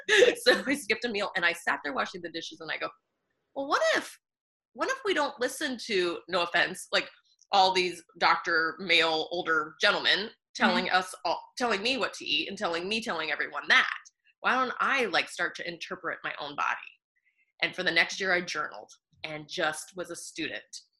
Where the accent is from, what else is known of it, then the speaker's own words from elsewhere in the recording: Nebraska, United States; I grew up in Nebraska and my nutritional and diet issues were because I was allergic to Nebraska.